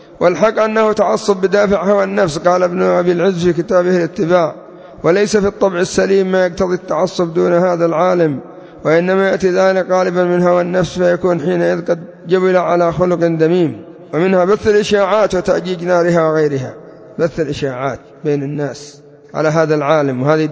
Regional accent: Yemen; وعندنا في اليمن

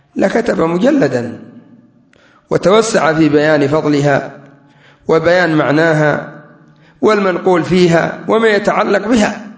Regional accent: Yemen; كان عندنا في اليمن الأعلى، وما أدري عندكم

